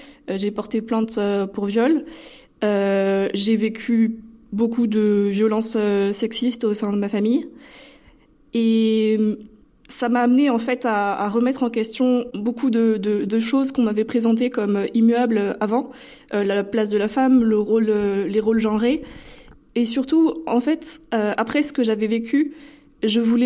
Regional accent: Versailles, Île-de-France, France; j'ai grandi à Versailles dans une famille catholique traditionnaliste, un milieu assez particulier.

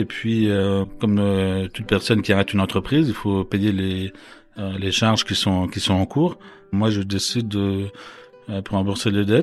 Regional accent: Grand Est, France; j'habite dans les environs de Metz, donc en Lorraine. J'ai grandi dans la Meuse, au sein d'une famille dans la campagne.

